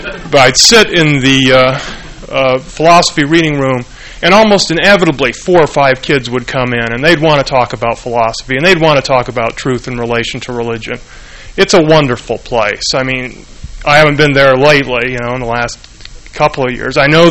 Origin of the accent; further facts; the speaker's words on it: Salt Lake City, Utah, United States; I grew up in Salt Lake, and I always swore I'd never go there.